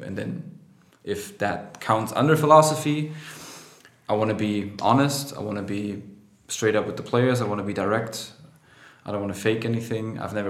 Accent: Dresden, Saxony, Germany; English is a second language; So after I transferred back to Dresden, which is my hometown, and continued my second year of university

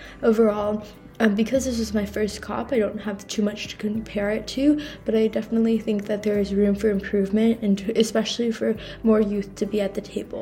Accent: Houston, Texas, United States; because I come from Houston, Texas, which is often ravaged by things like hurricanes

